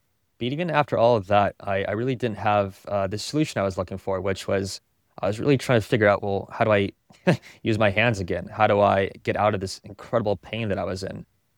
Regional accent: California, United States; growing up in Silicon Valley, and started my first tech company.

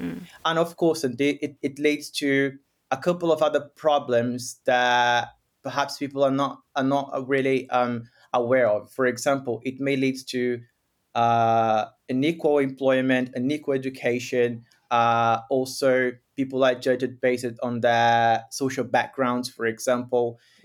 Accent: Rio de Janeiro, Brazil; now in São Paulo, Brazil; nowadays my accent is completely mixed because I've been here in São Paulo for about 9 years, and I'm from Rio de Janeiro, which is a completely different city.

